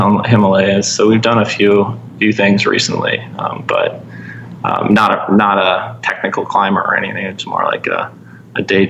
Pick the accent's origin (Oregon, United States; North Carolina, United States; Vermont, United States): Vermont, United States; Like, I guess I grew up in Vermont.